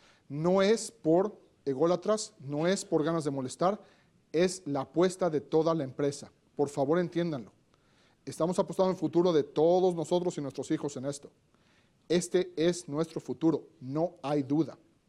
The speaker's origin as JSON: {"language": "Spanish", "country": "Mexico", "tie": "born there", "said": "les voy a contar de mi país natal, ¿por qué no hay un centro de datos en la Ciudad de México?"}